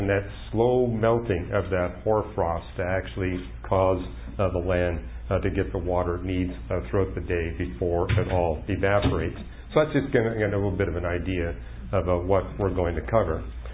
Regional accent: Canada; I mean, growing up in Canada, we had all these different names for frost.

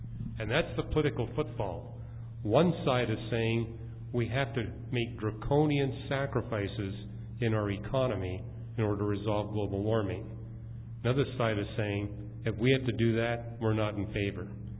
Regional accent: Canada; being a Canadian

